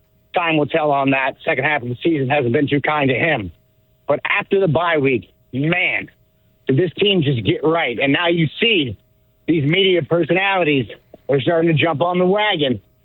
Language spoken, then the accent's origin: English; Davenport, Iowa, United States; Yeah, I'm from Iowa. I grew up there in Davenport. Spent most of my life there. Still consider it my home. It'll always be my home.